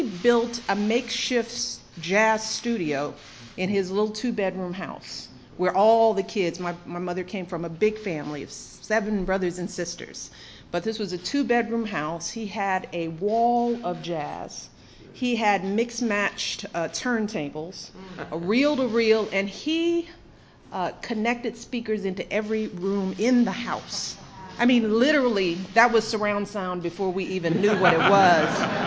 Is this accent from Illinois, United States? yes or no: yes; Chicago, Illinois, United States; I grew up in a jazz household. Everybody knows I grew up on the South Side of Chicago.